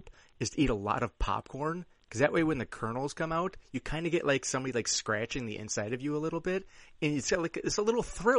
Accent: Downers Grove, Illinois, United States; also born or lived in Lombard; I'm from Chicago, the suburbs. I grew up in Downers Grove and Lombard and all that.

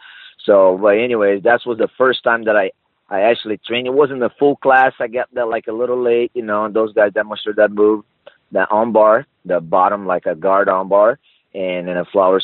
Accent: Recife, Pernambuco, Brazil; I grew up in Recife, northeast from Brazil. In Brazil, and I used to live by the beach.

